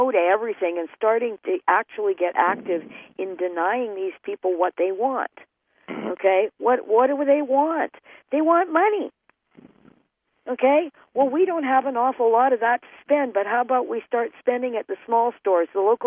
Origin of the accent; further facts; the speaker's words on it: Canada; as a Canadian, I have limited knowledge of the U.S. Constitution